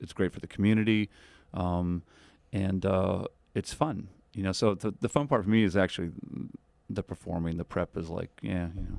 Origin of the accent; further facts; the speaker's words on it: Illinois, United States; now in New York, United States; I grew up in Illinois. I started my college days at University of Illinois as a classical major